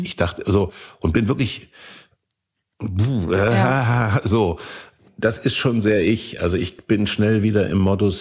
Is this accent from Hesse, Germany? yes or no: yes; Kassel, Hesse, Germany; da, wo ich aufgewachsen bin, in Kassel, war nur meine Mutter und meine Großmutter.